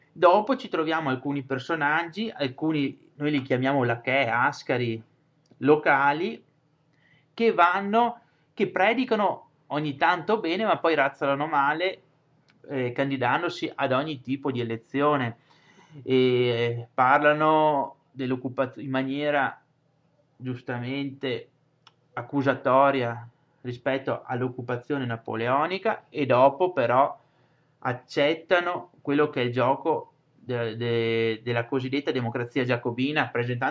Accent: Veneto, Italy; della grossa vittoria che come Veneti abbiamo avuto

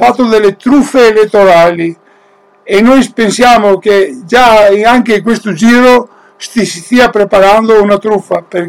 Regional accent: Veneto, Italy; noi come Veneti subiremo le conseguenze

